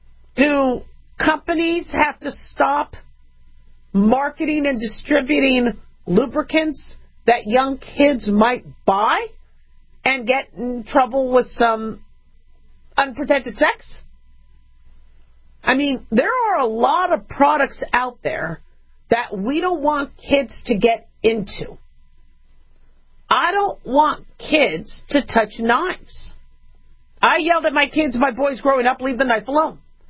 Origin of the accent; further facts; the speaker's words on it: United States; But I'm also American, and I also understand our constitutional rights.